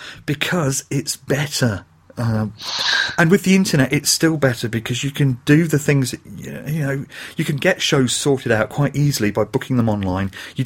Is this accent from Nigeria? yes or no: no; Dundee, Scotland, United Kingdom; when I moved away from Dundee, I was kind of at that point because Dundee only has 120,000 people. I think it's actually gone up a little bit, so I think it's more about 130 now. So it's fairly small